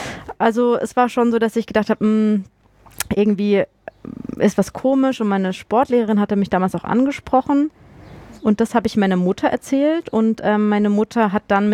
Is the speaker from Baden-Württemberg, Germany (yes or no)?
yes; Freiburg, Baden-Württemberg, Germany; Dann war ich komme ja ursprünglich aus Freiburg.